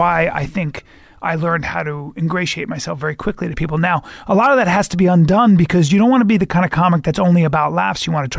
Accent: Philippines; born there; I was born in the Philippines.

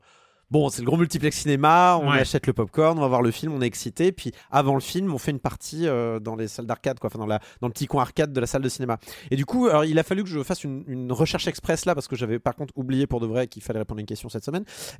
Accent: Annecy, Auvergne-Rhône-Alpes, France; moi, j'ai grandi à Annecy.

